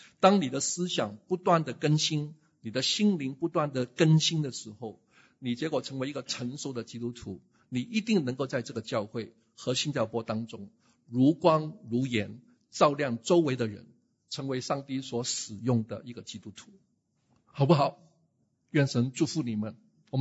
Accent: Guangdong, China; 就是好像我们广东人所说啊

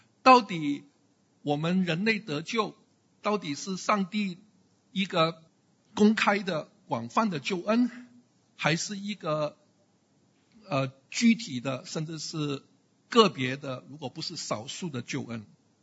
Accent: Guangdong, China; 我们广东人煮菜最喜欢加盐加醋

